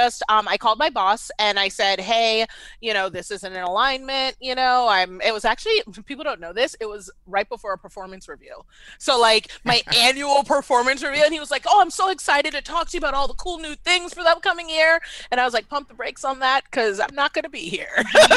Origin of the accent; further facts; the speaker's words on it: Washington, District of Columbia, United States; also born or lived in Baltimore; now in Atlanta, United States; I am. So like, I was born and raised in D.C. Went okay. to Hopkins, and like, you know, my husband's